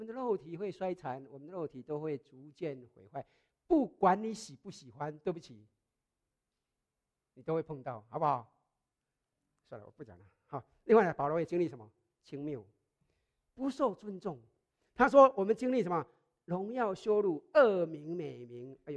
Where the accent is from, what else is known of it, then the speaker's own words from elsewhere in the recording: Taiwan; 我记得我以前小时候在以前小时候在台湾的时候